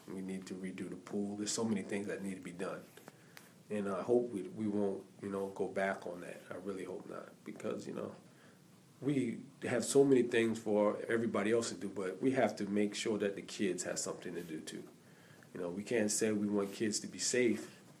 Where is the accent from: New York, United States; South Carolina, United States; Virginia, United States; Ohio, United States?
South Carolina, United States; Hilton Head; when I was growing up in Hilton Head, one of the things that I felt was very good was going to the rec center after school